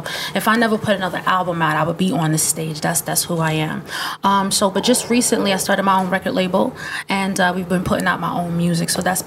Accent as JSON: {"language": "English", "town": "Central Islip", "region": "New York", "country": "United States", "said": "Okay, so I'm from Long Island. Mm-hmm. Long Island is this place called Central Islip."}